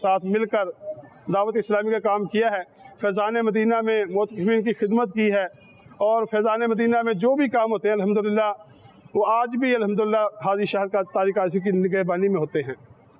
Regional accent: Faisalabad, Punjab, Pakistan; اور میرا تعلق فیصل آباد سے ہے

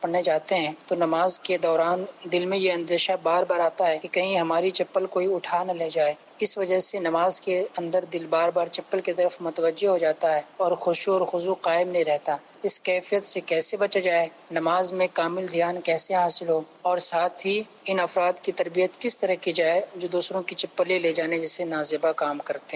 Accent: Nepal; میرا تعلق نیپال سے ہے.

